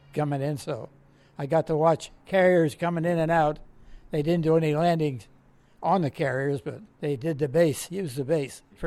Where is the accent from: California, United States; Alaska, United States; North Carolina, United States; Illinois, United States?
California, United States; Alameda; Born and raised in Alameda, California, a family of two boys.